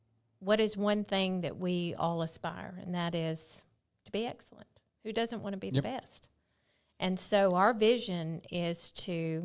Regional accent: Pike Road, Alabama, United States; also born or lived in Montgomery; I was born in Montgomery and grew up for the first couple of years in Pike Road.

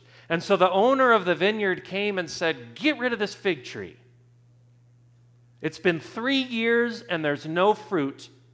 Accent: Sedona, Arizona, United States; St. Patrick's Day was a lot of fun growing up in Sedona, Arizona.

